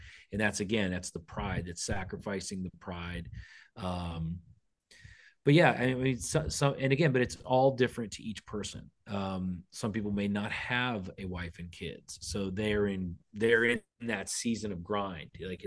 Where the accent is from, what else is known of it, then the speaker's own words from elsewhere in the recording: Winter Haven, Florida, United States; Yeah, so I'm from Winter Haven originally, and the Cleveland Indians came through Winter Haven.